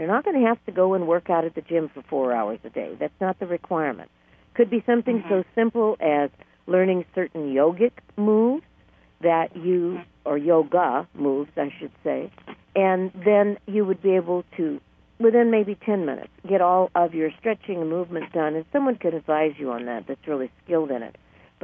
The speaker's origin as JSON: {"language": "English", "town": "Los Angeles", "region": "California", "country": "United States", "tie": "born or raised there", "said": "I was born and raised down in the Los Angeles area, and usually this time of the year it was so hot during the day"}